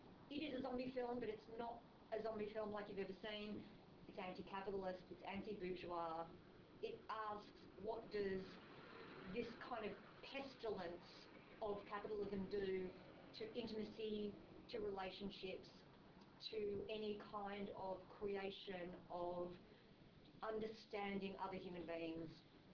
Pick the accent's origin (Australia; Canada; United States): Australia; I'm Australian, I'm immune.